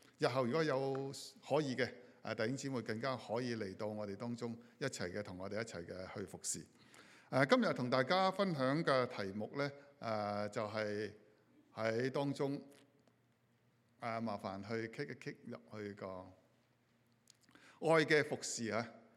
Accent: China; 这个都是很正常，我们作为一个中国人的父母一个的期待。

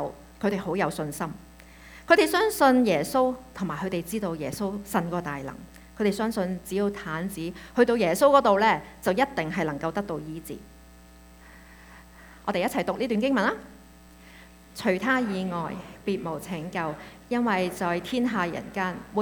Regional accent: Canada; 我哋係加拿大嚟嘅，我哋好遠嘅地方嚟。

